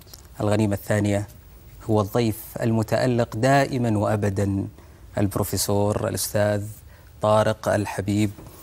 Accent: Saudi Arabia; يقول المثل عندنا في السعودية،

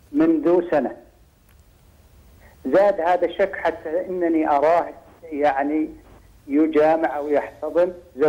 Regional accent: Abha, Asir, Saudi Arabia; من السعودية من أبها

